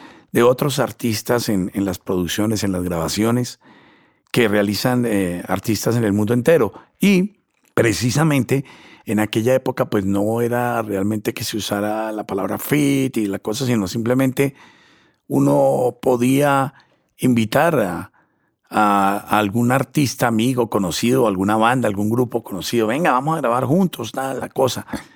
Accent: Colombia; como músicos colombianos hemos aprendido y hemos llegado a público

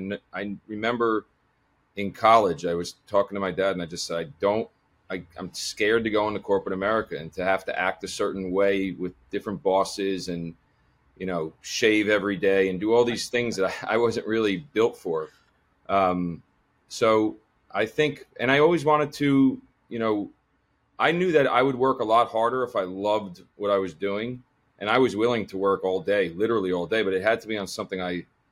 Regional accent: Franklin Lakes, New Jersey, United States; I grew up in Franklin Lakes, New Jersey, played a lot of sports. That was kind of my focus.

